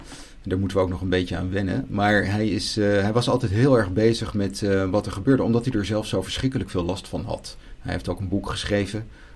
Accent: Hilversum, North Holland, Netherlands; born there; Ik ben er geboren, ja. Ik ben in Hilversum geboren, dat is helemaal waar, ja.

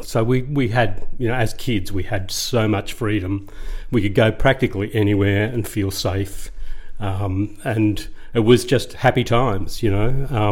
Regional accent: Kingswood, New South Wales, Australia; also born or lived in Parramatta; Sadly, I was born in Parramatta. But very quickly, my parents sort of got a bit sensible and moved to Kingswood or Cambridge Park. It's sort of right on the border there when I was about 2 years old.

